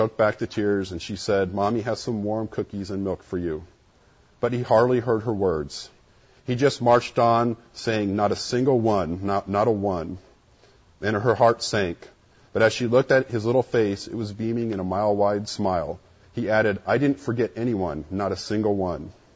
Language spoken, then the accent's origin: English; Ohio, United States; my grandparents used to come out during the winter because I'm from Ohio. And it gets cold in the winter